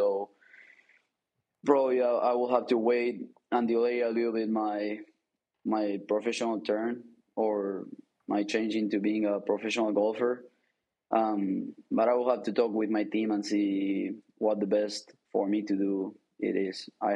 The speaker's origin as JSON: {"language": "English", "country": "Argentina", "second_language": "English", "said": "asked me where I was from because my accent was different. I said Argentina"}